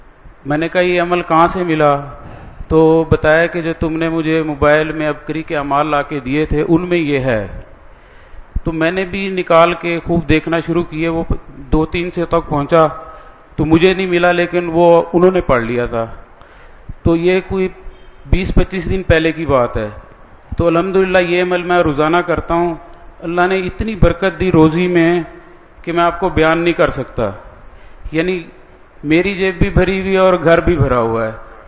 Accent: Lahore, Punjab, Pakistan; اور میں یہیں لاہور کا رہنے والا ہوں.

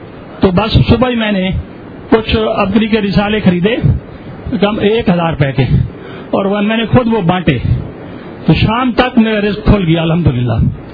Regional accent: Multan, Punjab, Pakistan; میں ملتان سے آیا ہوں.

